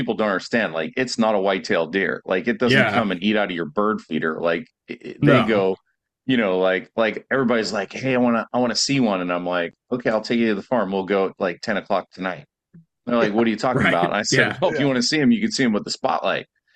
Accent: Pennsylvania, United States; sure, but buddy, I'm from Pennsylvania. You don't have to tell me about whitetails. Like, I've seen them my whole life.

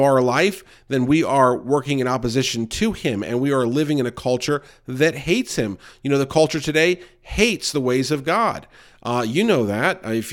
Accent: South Carolina, United States; now in North Carolina, United States; I moved to North Carolina from South Carolina, not too far, but I guess far enough to realize I had a lot of allergies I never knew I had

